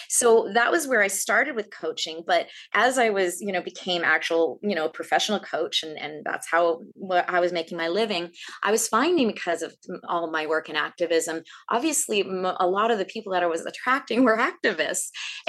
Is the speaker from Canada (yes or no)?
yes; Brandon, Manitoba, Canada; now in Toronto, Canada; geographically, I come from the Wheat City, Brandon, Manitoba. That's where I was born and raised. I'm now based in Toronto.